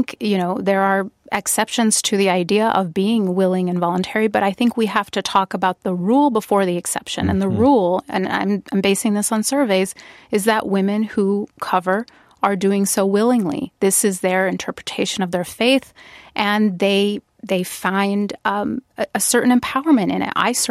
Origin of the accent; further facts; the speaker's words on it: Wisconsin, United States; I'm from Wisconsin, and yeah. You know, college students would walk around that way, and I'm you know, in awe of that.